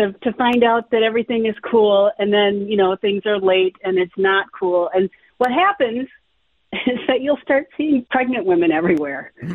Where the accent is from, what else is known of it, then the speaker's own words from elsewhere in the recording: St. Paul, Minnesota, United States; I grew up in St. Paul and we, you know, my parents and all the people that we lived around, they all had different political leanings